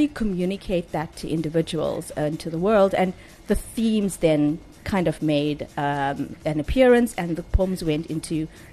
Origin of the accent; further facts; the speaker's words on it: Chatsworth, KwaZulu-Natal, South Africa; So I grew up in Chatsworth, and I used to do music.